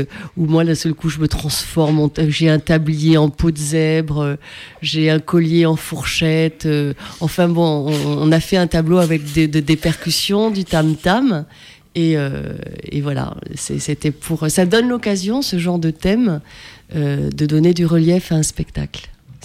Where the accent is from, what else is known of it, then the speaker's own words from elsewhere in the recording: Paris, Île-de-France, France; born there; Mon père est né en France, ma mère est née à Paris et moi je suis née à Paris.